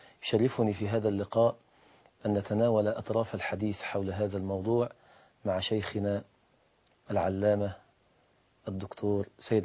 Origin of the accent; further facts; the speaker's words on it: Egypt; بلادنا مصر، قلب الإسلام وقلب العالم الإسلامي كله